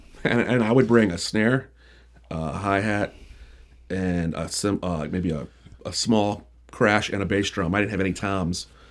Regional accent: Westminster, United States; We're from the county. We're from Westminster.

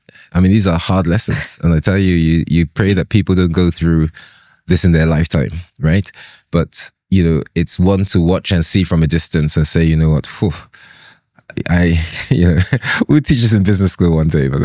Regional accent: Lagos, Nigeria; I'm Nigerian as well. Yeah, so I'm Lagosian, I'm Nigerian, I'm African.

